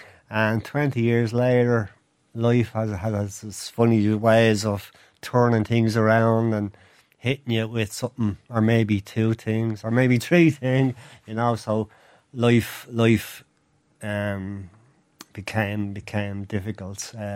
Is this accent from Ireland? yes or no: yes; Finglas, Leinster, Ireland; I grew up in Finglas.